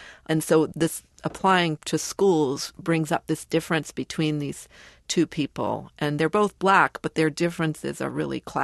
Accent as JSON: {"language": "English", "town": "Boston", "region": "Massachusetts", "country": "United States", "tie": "born or raised there", "said": "But I was raised in Boston to identify myself as black."}